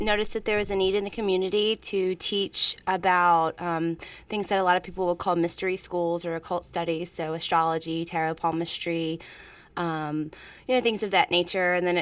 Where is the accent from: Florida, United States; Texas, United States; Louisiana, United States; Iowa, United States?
Louisiana, United States; Baton Rouge; which I assume there would be one in New Orleans because I grew up in Baton Rouge